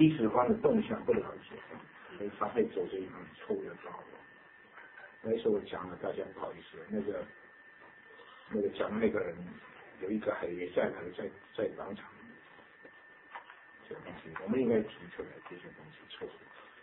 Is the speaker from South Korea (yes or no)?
yes; South Korea; Chinese is a second language; 我们韩国人就已经从一段时间骄傲的要命